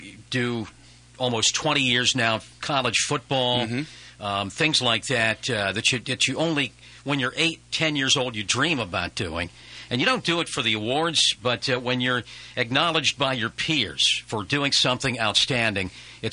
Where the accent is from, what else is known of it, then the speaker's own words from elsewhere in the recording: West Virginia, United States; now in Virginia, United States; It also has to do with my home state, West Virginia, and my adopted state, which is Virginia.